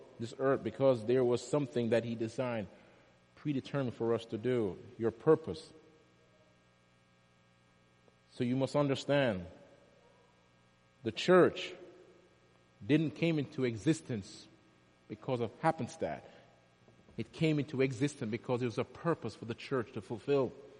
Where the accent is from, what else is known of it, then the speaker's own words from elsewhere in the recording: Jamaica; When I was growing up in Jamaica, we used to have soccer games